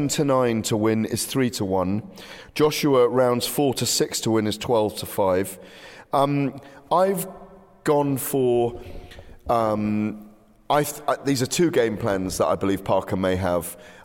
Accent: Wales, United Kingdom; accent: Welsh; We're going, and with my Welsh accent, we're going down a betting shop now, and we're going down to bookies.

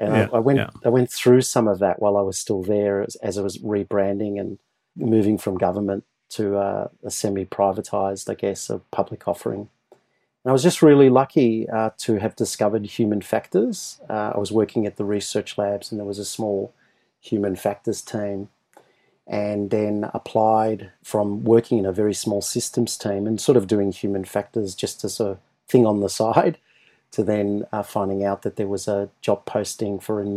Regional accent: Melbourne, Victoria, Australia; now in Hong Kong; I grew up in Melbourne, Australia, and enjoyed the 70s as a kid, and then into the 80s in Melbourne, and then into the 90s where I went through, study there and growing up in Melbourne.

